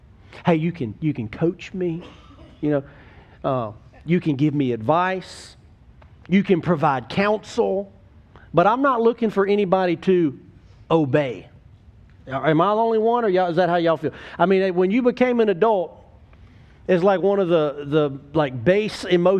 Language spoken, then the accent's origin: English; United States; I mean, I'm just American all the way, you know.